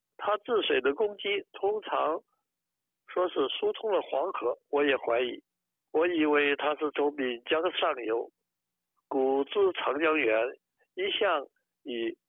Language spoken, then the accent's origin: Chinese; Taiwan; 所以也可以自认是一个世界公民，而台湾是我的故乡。